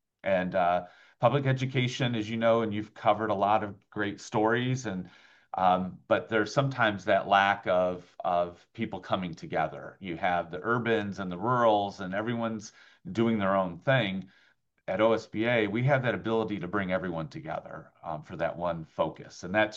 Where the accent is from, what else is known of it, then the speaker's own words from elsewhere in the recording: Toledo, Ohio, United States; You know, I grew up in Point Place